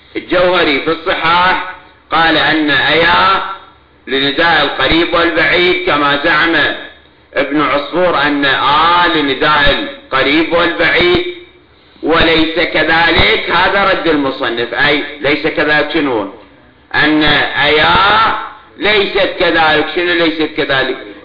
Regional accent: Iraq; أنا مواطن عراقي واستشعر الألم العراقي.

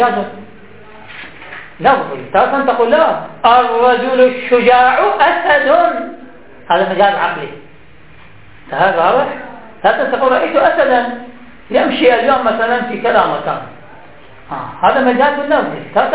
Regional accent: Egypt; هو أي بحر كان عندنا في مصر؟

